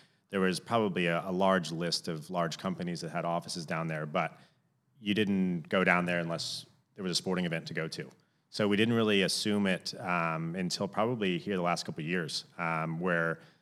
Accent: Atlanta, Georgia, United States; Yeah, so maybe like the first thing is I grew up in Atlanta, Georgia.

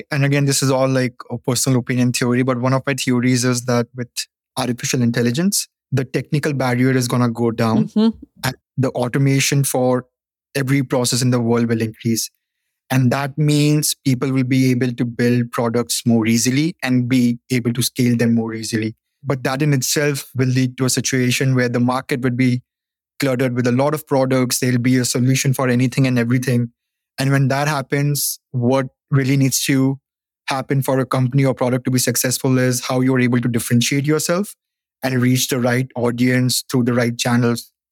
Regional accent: India; moved away as an adult; now in United States; So born and raised in India, I've been in the United States since 2019.

